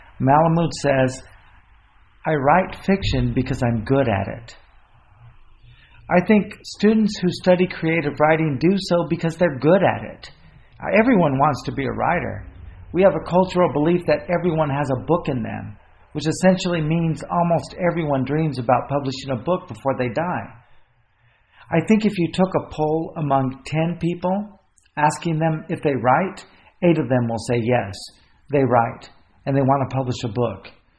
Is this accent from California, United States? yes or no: yes; Fresno, California, United States; I come from Fresno, which is in the Central Valley.